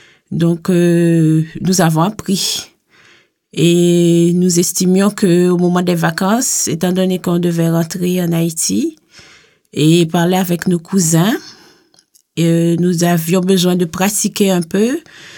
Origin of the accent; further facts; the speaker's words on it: Gabon; moved away as an adult; also born or lived in United States; now in Switzerland; j'ai 38 ans, je suis née au Gabon de parents haïtiens. J'ai fait toutes mes études secondaires au Gabon et une partie de mes études universitaires également. Ensuite, j'ai été aux États-Unis